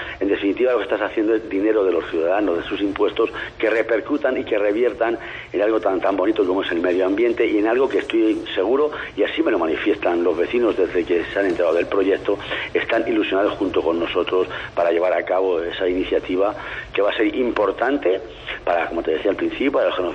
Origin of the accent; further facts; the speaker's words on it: Mora, Castilla-La Mancha, Spain; porque yo como alcalde y como moracho, pues me gusta presumir de lo mucho y bonito que tenemos en mi pueblo.